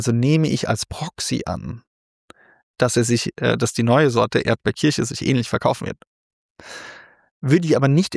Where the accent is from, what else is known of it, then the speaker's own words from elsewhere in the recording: Vienna, Austria; Wir kommen ja aus Wien.